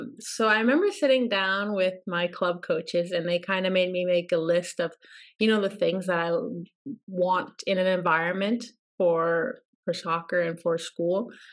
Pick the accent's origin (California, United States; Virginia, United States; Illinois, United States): Virginia, United States; so I grew up in Virginia.